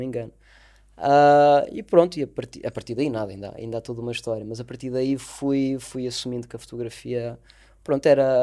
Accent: Vila Nova de Santo André, Alentejo, Portugal; also born or lived in Beja; now in Lisbon, Portugal; Nascido em Beja, crescido em Vila Nova de Santo André, fiz lá toda a minha vida.

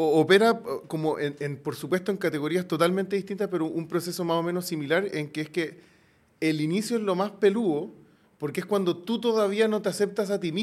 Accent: Chile; por como chileno de los 90

